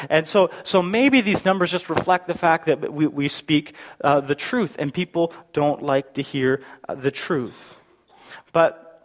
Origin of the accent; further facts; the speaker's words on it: Alberta, Canada; And I grew up in Alberta, and in Alberta, believe it or not, there are still real-life cowboys walking around.